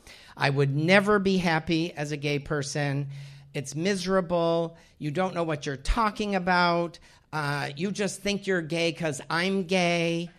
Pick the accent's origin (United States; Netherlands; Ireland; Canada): Ireland; You know, I'm Irish.